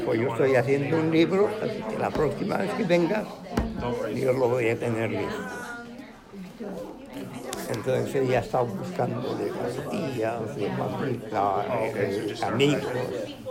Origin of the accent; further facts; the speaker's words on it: Peru; Porque los peruanos somos